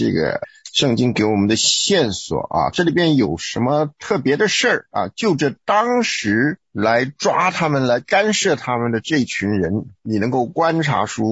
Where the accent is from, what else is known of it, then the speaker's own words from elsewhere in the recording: Taiwan; 包括我从台湾来的